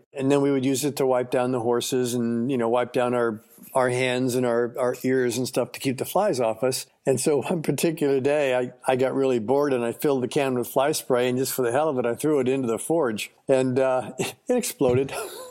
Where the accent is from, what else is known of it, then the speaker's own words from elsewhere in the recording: Florida Keys, Florida, United States; You know, I was born in the Florida Keys and grew up traipsing through the swamps with my older brother.